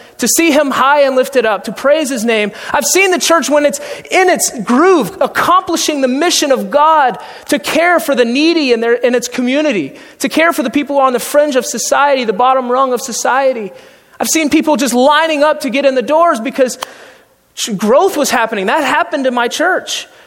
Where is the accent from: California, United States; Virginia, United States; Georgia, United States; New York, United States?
Georgia, United States; Atlanta; now in St. Joseph, United States; I grew up in Atlanta, Georgia, a suburb there in North Metro Atlanta. I am not from St. Joseph, Missouri.